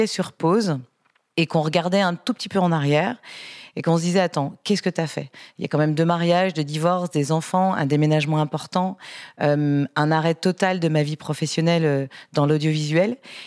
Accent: Lyon, Auvergne-Rhône-Alpes, France; je suis lyonnaise déjà

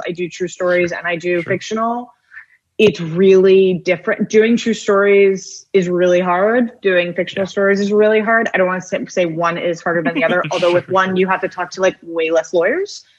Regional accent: New York City, New York, United States; as a New Yorker, I found that episode so jarring.

